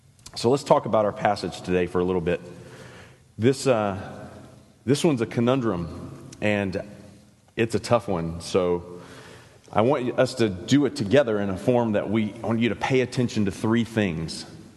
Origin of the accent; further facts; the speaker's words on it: Deep South, United States; Now, I'm from the Deep South, and pastors have for a long time had great hypotheses about what Jesus might have written in the ground there.